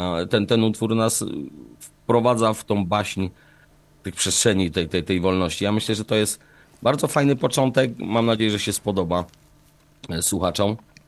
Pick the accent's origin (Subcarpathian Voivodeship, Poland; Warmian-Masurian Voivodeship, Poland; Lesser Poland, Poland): Lesser Poland, Poland; My jesteśmy z Podhala, tak jak już większość z państwa pewnie wie.